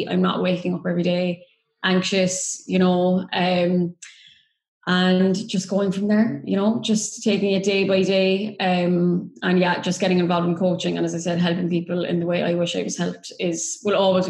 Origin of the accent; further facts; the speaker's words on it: Cork, Munster, Ireland; I am from Katie's hometown, Cork, in Ireland.